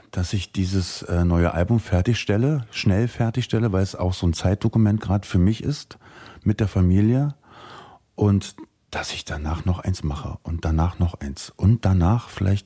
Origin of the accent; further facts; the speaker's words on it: Treuenbrietzen, Brandenburg, Germany; Ja, natürlich ist es meine Heimatstadt Treuenbrietzen, keine Frage. Ich liebe diese Stadt